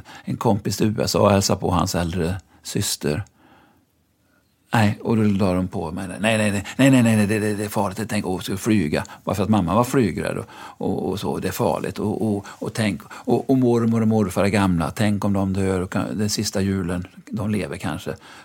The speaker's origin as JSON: {"language": "Swedish", "town": "Lyrestad", "region": "Västra Götaland County", "country": "Sweden", "tie": "born or raised there", "said": "När jag föddes i Lyrestad, utanför Mariestad, där min pappa var rektor"}